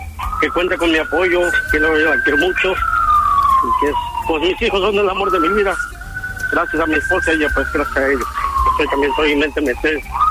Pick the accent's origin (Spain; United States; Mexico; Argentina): Mexico; Tlaxcala; yo soy de Tlaxcala y el grupo también es de Tlaxcala